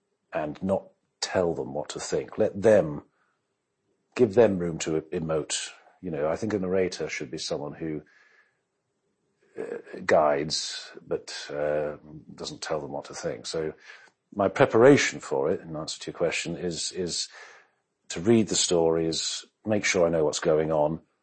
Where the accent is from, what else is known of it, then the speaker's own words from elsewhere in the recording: South West England, United Kingdom; accent: Devonian; I was brought up in Devon, and I had a very strong Devonian accent.